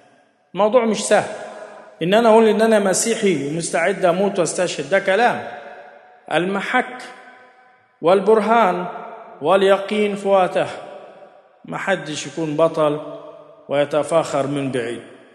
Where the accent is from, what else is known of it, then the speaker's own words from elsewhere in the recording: Upper Egypt, Egypt; في الجنازات عندنا في الصعيد بيقولوا مثل حلو قوي